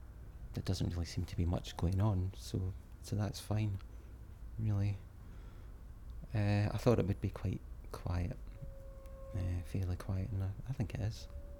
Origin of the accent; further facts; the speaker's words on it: Falkirk, Scotland, United Kingdom; I'm 39 years old and I'm from Falkirk.